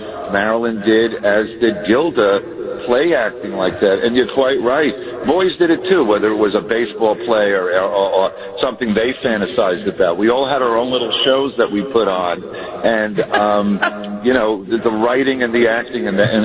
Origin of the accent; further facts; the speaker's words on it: New York, United States; the fact that, you know, I grew up in New York and loving